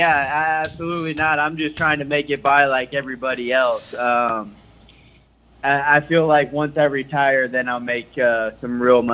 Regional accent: Franklin, Tennessee, United States; Yeah, I grew up in Tennessee, Franklin, Tennessee.

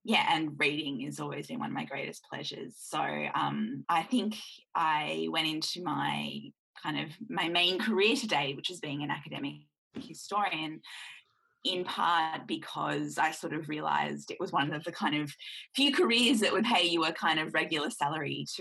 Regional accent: Newcastle, New South Wales, Australia; but he grew up in Melbourne and I grew up in Newcastle.

